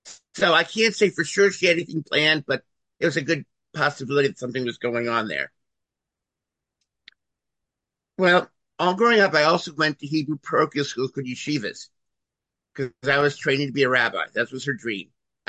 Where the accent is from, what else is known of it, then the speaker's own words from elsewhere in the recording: Brooklyn, New York, United States; I grew up in Brooklyn, New York, in an Italian Jewish family.